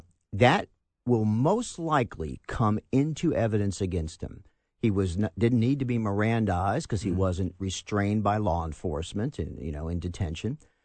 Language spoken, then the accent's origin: English; New York, United States; I grew up in New York where it's legal.